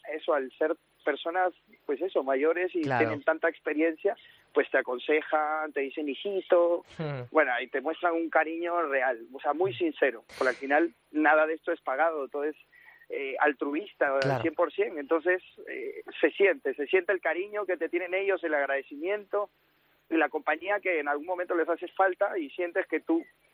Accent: Peru; now in Madrid, Spain; yo soy de Perú, llevo 8 años en España

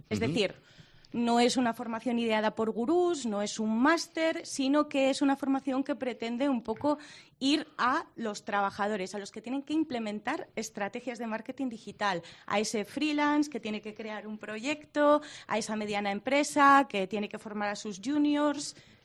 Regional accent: Barcelona, Catalonia, Spain; sobre todo en mi caso, del ecosistema navarro, porque yo vengo de Barcelona, no tienen nada que ver

